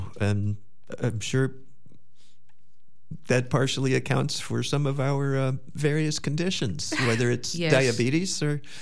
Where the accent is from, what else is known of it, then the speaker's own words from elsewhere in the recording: New York City, New York, United States; As you know, I grew up in New York City.